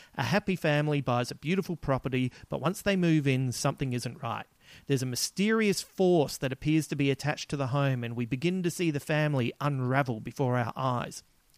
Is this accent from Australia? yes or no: yes; Adelaide, South Australia, Australia; accent: Adelaide; Oh God, my Adelaide accent really kicked in then.